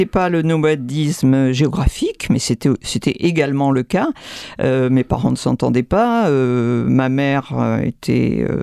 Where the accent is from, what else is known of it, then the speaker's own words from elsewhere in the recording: Arcachon, Nouvelle-Aquitaine, France; born there; also born or lived in North Africa; Je suis née à Arcachon, où je n'ai pratiquement jamais habité. Dans mon enfance, avec ma sœur, nous avons habité en Afrique du Nord, mais je n'y suis pas née.